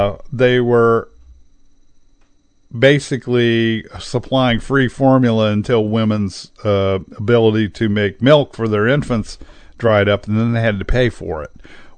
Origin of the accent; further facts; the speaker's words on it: Ohio, United States; I grew up in Central Ohio.